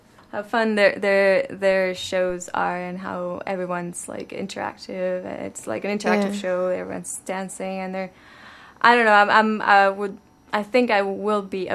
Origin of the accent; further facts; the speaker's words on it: Mexico; accent: Mexican; English is a second language; It's my Mexican accent gets on the way sometimes.